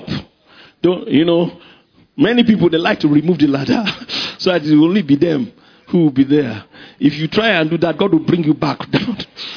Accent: Ikoyi, Lagos, Nigeria; As a young man growing up, I can look back. I grew up in Ikoyi. I was surrounded by multimillionaires.

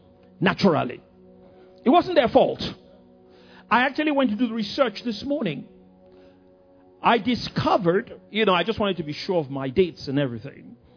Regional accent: Ikoyi, Lagos, Nigeria; I grew up in Ikoyi. You know, my home was in Ikoyi. My primary school was in Victoria Island.

